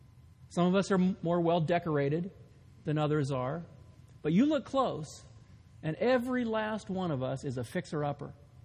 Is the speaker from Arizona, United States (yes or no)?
no; California, United States; now in Maine, United States; I just moved here a couple of weeks ago. … for those of you that don't know me, and we moved from California.